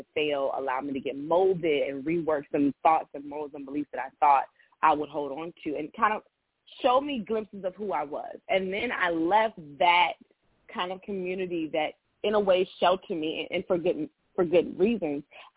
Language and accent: English; Richmond, Virginia, United States; Growing up, I'm from Richmond, Virginia.